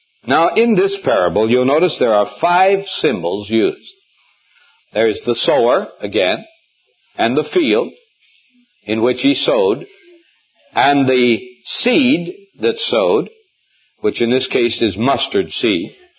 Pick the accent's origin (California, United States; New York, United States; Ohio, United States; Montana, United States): Montana, United States; I remember when I was a boy and growing up in Montana, I grew up in a little town 42 miles from the nearest doctor.